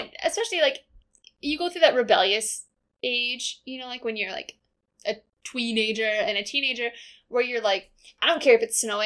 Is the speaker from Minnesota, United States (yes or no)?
yes; Minnesota, United States; growing up in Minnesota, this is just what it is.